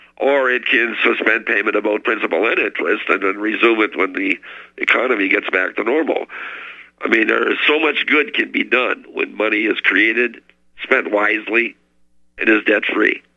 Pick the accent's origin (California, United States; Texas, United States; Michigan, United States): Michigan, United States; Menominee County; also born or lived in Flint, Michigan; I was born in Flint, Michigan, and I was raised in Upper Michigan in Menominee County. Oh, just west of a little town called Kearney in Natal, Michigan.